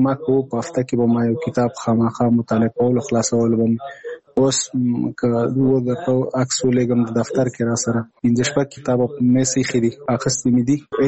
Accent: Nangarhar, Afghanistan; now in Kabul, Afghanistan; زموږ کور په ننګرهار کښې دی زه په کابل کښې یم

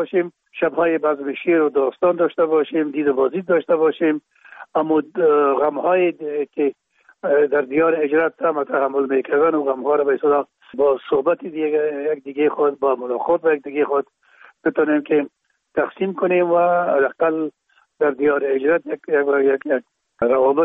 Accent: Kabul, Afghanistan; در کابل، شهید کابل به دنیا آمدیم. اصل ما زرکخانه کابل است و خود ما تون پدر ما باز از زرکخانه به شهید انتقال شدن. موجا در شهید کابل به دنیا آمدیم و موجا مکتب خواندیم

